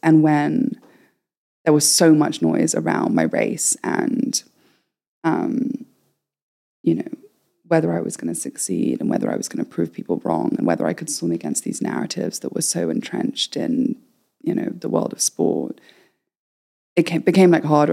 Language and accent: English; Kenya; So we moved to Kenya, which is where I grew up and kind of where I'm from. I'm half Kenyan, half British.